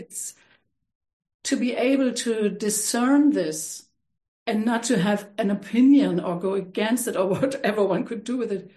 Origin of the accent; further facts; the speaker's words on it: Germany; Well, I'm German, so here we are.